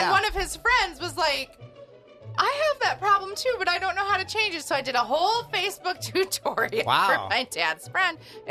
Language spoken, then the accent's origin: English; Rhinelander, Wisconsin, United States; Like, my dad, I was raised in Rhinelander, but my dad was from Chicago.